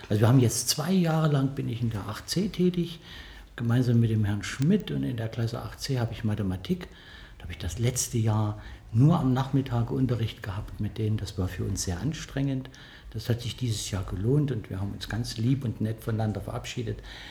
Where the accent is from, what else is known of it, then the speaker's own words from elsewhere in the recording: Jena, Thuringia, Germany; ich komme aus Thüringen, direkt aus Jena. Und dort bin ich auch geboren, habe dort auch die Schule besucht, habe dort studiert